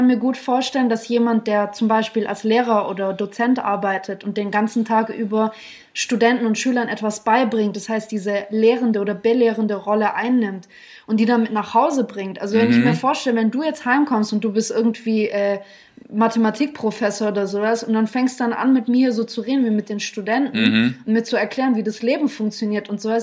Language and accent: German; Germany; eine Frau, die auf die 30 zugeht, ich bin Texterin und Autorin, ich bin Deutsche, habe russische Wurzeln.